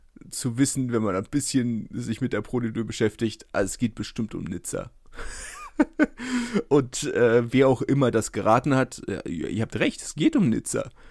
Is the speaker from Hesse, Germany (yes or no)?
no; Berlin, Germany; kennt man als Berliner auch